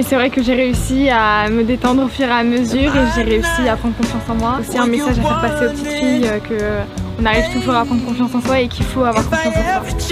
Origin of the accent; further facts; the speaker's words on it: Limoges, Nouvelle-Aquitaine, France; born there; Je suis née à Limoges, dans une petite commune qui s'appelle Couzec.